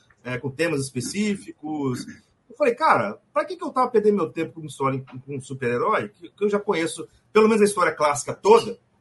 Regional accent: Vitória, Espírito Santo, Brazil; eu sou do Espírito Santo, sou de Vitória. Sou capixaba.

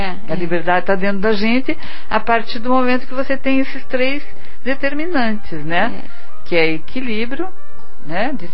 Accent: Curitiba, Paraná, Brazil; eu sou aqui de Curitiba, eu sou aqui de Curitiba, eu sou lá de Curitiba, que eles não sabiam nem onde ficava.

